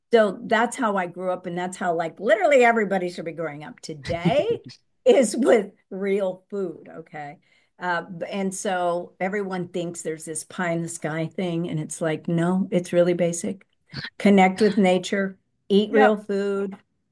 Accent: Texas, United States; but fortunately, growing up in Texas, my mother was very natural.

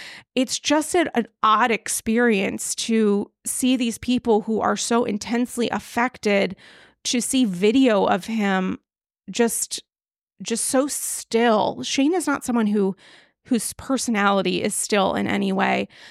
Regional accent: New York City, New York, United States; I bring the extra baggage there of being a New Yorker

